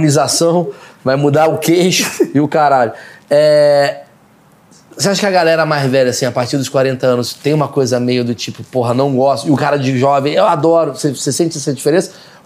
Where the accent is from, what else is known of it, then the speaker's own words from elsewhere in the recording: Rio de Janeiro, Brazil; now in São Paulo, Brazil; Eu sou carioca, eu tô morando em São Paulo. Eu moro em São Paulo há, porra, 25 anos.